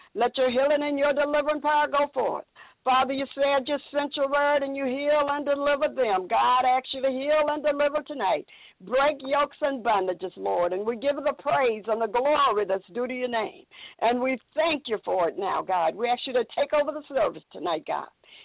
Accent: Missouri, United States; I was born and raised in Missouri, and when I was a little girl, I had a stuttering problem.

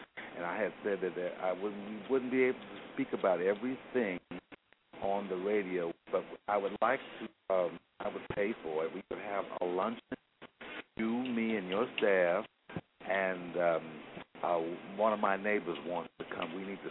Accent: New York, United States; now in Youngstown, United States; I'm from New York. I have the house here. I'm down in Youngstown.

